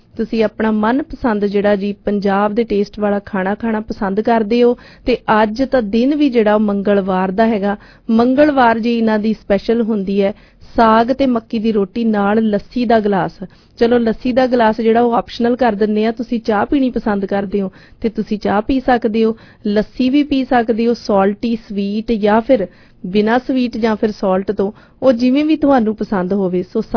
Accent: Punjab, India; ਅਸੀਂ ਪੰਜਾਬ ਤੋਂ ਆਏ ਹਾਂ

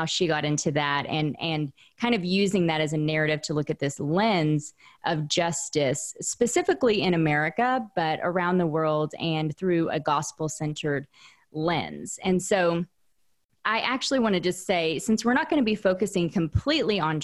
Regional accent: Oklahoma, United States; You know, when I grew up in Southern Oklahoma and went to Sunday school with this like Baylor Bear family, uh-huh.

